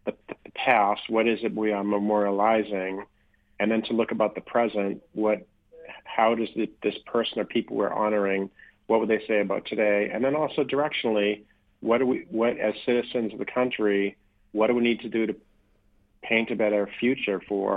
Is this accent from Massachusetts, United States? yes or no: yes; Boston, Massachusetts, United States; Well, growing up in Boston, MLK was always important to me.